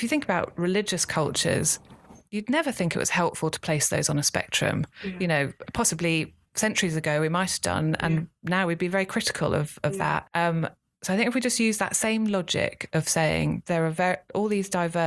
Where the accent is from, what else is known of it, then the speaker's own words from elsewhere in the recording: Islington, London, United Kingdom; I grew up in Islington, as I said, my grandparents were Christian.